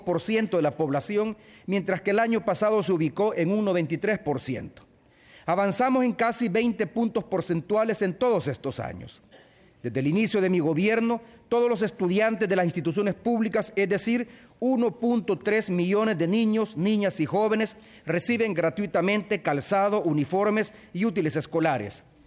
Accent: El Salvador; estos avances que hemos experimentado en mi país durante los últimos años no han sido fruto del azar. El Salvador está viviendo un periodo de grandes cambios

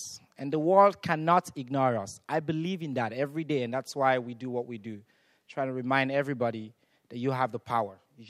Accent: Sierra Leone; I come from Sierra Leone, where about 80% of young girls are caught.

